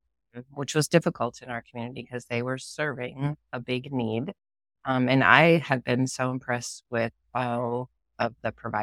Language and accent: English; Huron, South Dakota, United States; Well, so I've been kicking around Huron here in my hometown back since the early 90s.